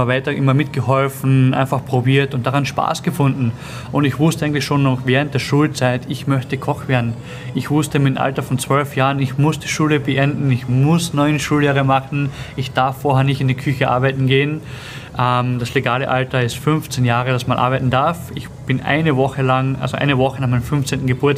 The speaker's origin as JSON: {"language": "German", "region": "Carinthia", "country": "Austria", "said": "bei mir zu Hause, wo ich herkomme, von Kärnten, vom Land."}